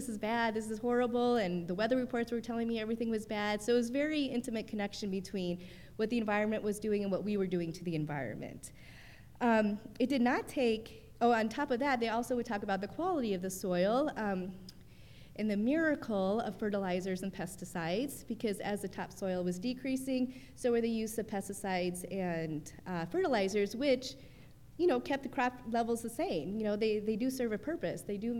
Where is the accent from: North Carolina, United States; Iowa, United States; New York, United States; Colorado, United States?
Iowa, United States; Perhaps it was because growing up in Iowa, I was constantly deluged with weather reports and how it would affect the corn crops.